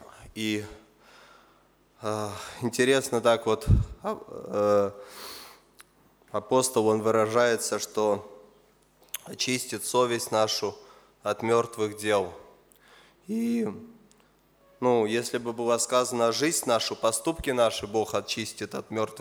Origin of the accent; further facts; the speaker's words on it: Ukraine; moved away as an adult; now in Belarus; Я и 18 лет приехал в Беларусь, сам я с Украины.